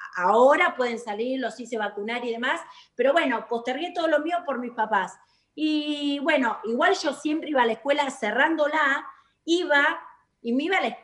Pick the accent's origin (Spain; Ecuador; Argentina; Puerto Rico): Argentina; soy argentina